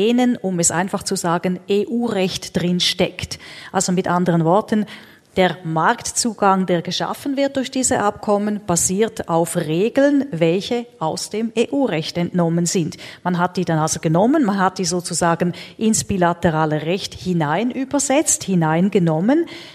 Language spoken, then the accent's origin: German; Switzerland; Ich verstehe sehr gut, dass man das auf der anderen Seite bei uns in der Schweiz nicht einfach findet.